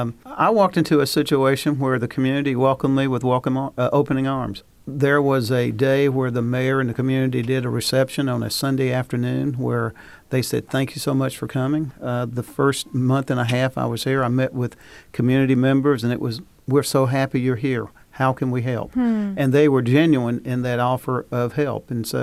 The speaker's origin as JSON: {"language": "English", "town": "Barnesville", "country": "United States", "tie": "born or raised there", "said": "I grew up in Barnesville. My parents were both teachers, but we were by no means well off."}